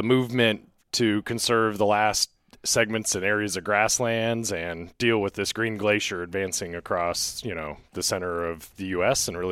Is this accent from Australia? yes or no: no; North Platte, Nebraska, United States; born there; Yeah, so I was born in North Platte, Nebraska